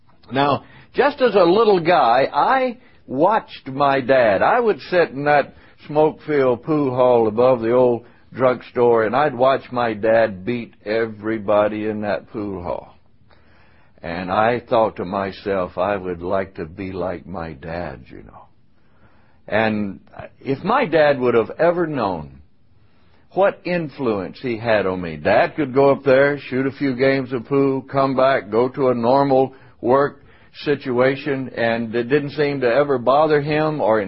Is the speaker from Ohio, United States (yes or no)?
no; Oxford, Mississippi, United States; born there; I was born in Oxford, Mississippi, to … I had two sisters come along later in our family.